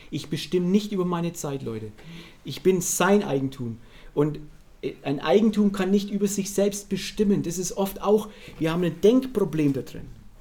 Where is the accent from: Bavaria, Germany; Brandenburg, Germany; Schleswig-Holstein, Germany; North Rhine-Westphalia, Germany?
Bavaria, Germany; Hof; Ich komme ja aus dem Frankenwald, oder nicht wirklich, sagt meine Frau, ich komme eigentlich aus der Fichtelgebirge, weil ich im Hof geboren bin.